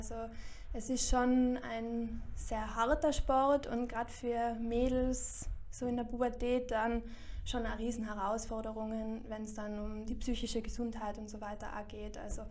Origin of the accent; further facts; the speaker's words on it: Innsbruck, Tyrol, Austria; ich bin 27, ich komme aus Innsbruck